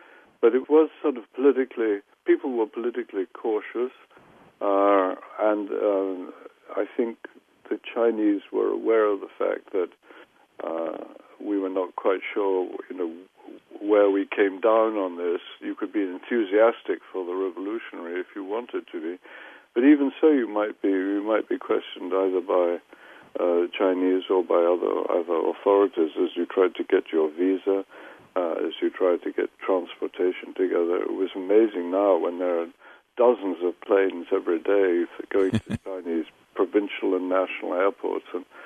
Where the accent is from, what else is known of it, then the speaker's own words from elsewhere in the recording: England, United Kingdom; moved away as an adult; now in United States; But I came to the States from England in 1959